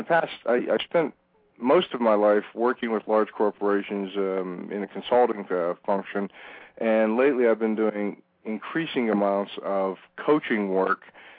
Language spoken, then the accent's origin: English; Ambridge, Pennsylvania, United States; I grew up in Western Pennsylvania. I literally grew up in a company town. It was called Ambridge because the American Bridge Division of U.S. Steel was headquartered there. And second generation immigrant family, first generation to go to college.